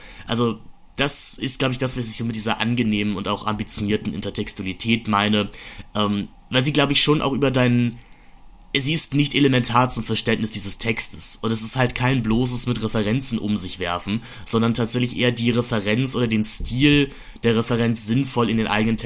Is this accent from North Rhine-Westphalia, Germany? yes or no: no; Hamburg, Germany; würde ich als Hamburger jetzt sagen